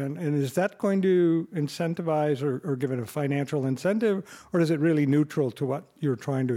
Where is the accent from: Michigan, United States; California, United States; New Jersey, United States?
California, United States; Albany; I'm from Albany, California.